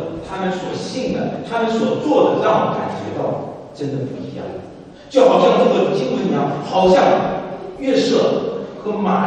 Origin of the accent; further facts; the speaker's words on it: Guangzhou, Guangdong, China; now in Canada; 南方人，我是广州人